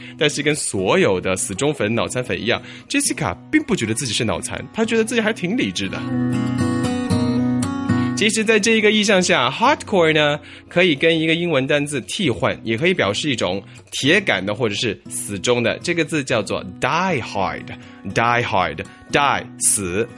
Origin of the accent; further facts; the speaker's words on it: Hunan, China; 比方说咱们湖南人经常喜欢吃很辣的菜